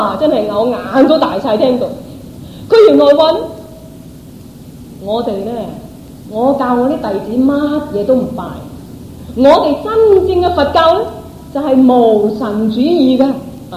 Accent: Guangdong, China; 我哋廣東人叫拜天后啊，

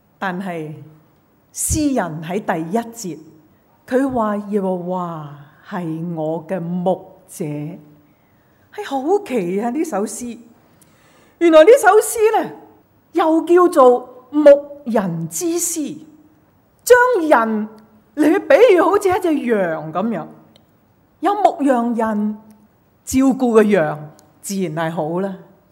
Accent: Hong Kong; 青草地，溪水旁，我哋香港人好恨啊！

